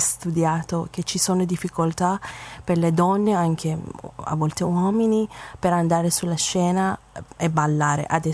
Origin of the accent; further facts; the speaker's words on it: Iran; Italian is a second language; perché non devo studiare molto bene danza del mio paese, danza persiana